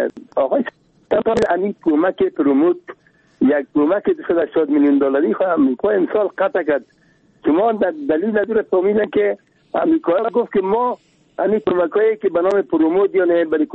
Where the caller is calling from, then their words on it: Kabul, Afghanistan; گفتم که از کابل هستم.